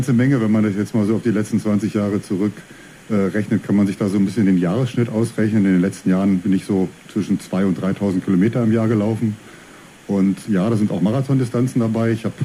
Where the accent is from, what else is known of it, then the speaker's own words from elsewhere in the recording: Braunschweig, Lower Saxony, Germany; Der ganz frühe Beginn, wie du schön sagtest, in meinem Leben war, als ich als kleiner Junge im Leichtathletikverein, Polizeisportverein Braunschweig war.